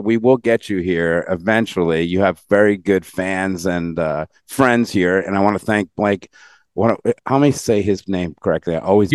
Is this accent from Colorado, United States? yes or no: no; Massapequa, New York, United States; now in Florida, United States; Yeah, I grew up in Massapequa, Long Island, and then I moved to Florida